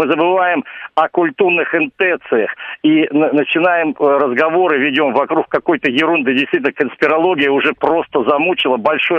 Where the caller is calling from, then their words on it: Moscow, Russia; господин ведущий … Москва и гость.